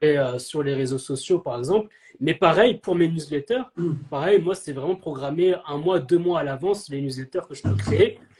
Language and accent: French; Comoros; moi je suis originaire des Comores par exemple